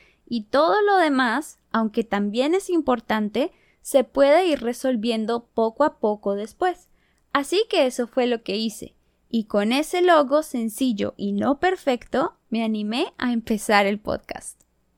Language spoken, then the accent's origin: Spanish; Colombia; se produce mucho en Colombia, que es de donde soy yo también.